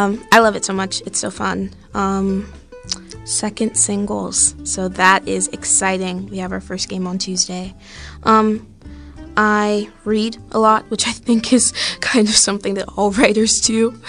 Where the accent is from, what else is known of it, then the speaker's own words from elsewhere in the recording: Farrell, Pennsylvania, United States; I'm from Farrell, so that's kind of like around, if you've heard of like Sharon, Hermitage area.